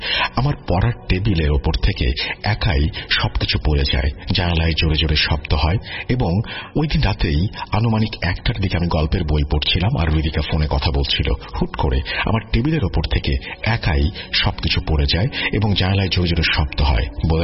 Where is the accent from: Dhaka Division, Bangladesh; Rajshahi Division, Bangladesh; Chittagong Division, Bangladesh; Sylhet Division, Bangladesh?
Dhaka Division, Bangladesh; Tangail; now in Dhaka, Bangladesh; আমার গ্রামের বাড়ি টাঙ্গাইল সদর। ছোটবেলা থেকে আমি খুব চঞ্চল প্রকৃতির ছিলাম